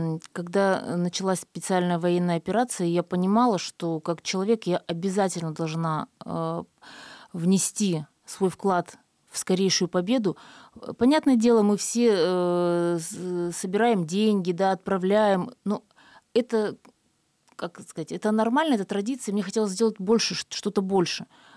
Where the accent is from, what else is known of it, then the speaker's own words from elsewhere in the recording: Yamalo-Nenets Autonomous Okrug, Russia; я с Ямала, и что я северная певица, и я одеваюсь соответствующе, и костюмы у меня все тоже наши ямальские.